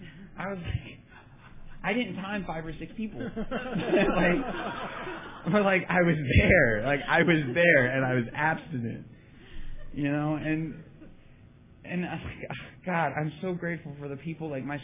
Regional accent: Virginia, United States; I mean, I'm from Virginia. I went to a meeting in Virginia

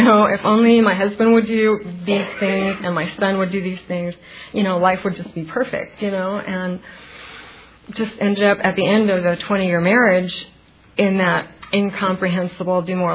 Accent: Mexico; first language Spanish; English is a second language; So, growing up in school, you know, I'm also Mexican, and Spanish was my first language. So I started school not speaking English

